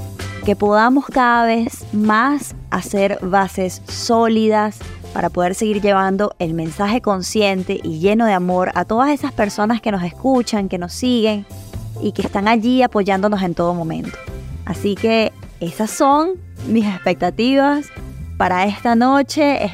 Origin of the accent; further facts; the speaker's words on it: Caracas, Capital District, Venezuela; yo vengo de Caracas. Yo soy caraqueña de pura cepa, nacida y criada en esta tierra.